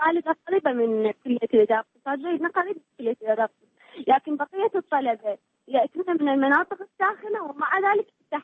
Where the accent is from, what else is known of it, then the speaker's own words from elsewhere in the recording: Baghdad, Baghdad Governorate, Iraq; أنا يعني كعراقية أعيش في مدينة الصدر، هذه المدينة الآمنة الحمد لله